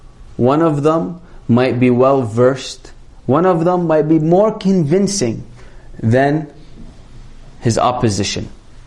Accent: Toronto, Ontario, Canada; I was raised here in Canada. Originally I'm from Palestine. Alhamdulillah, you know, I've been in Toronto most of my life. I studied in Medina.

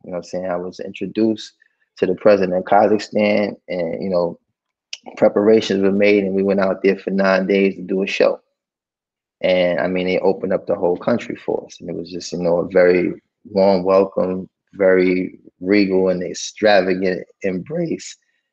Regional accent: New York City, New York, United States; because growing up in Harlem, once again, nothing is simple.

